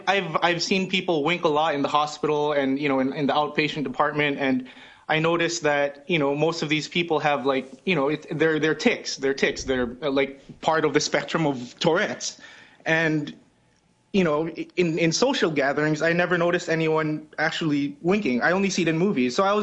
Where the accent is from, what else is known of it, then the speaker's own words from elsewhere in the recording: Philippines; Well, foreign for America. I'm Filipino, so.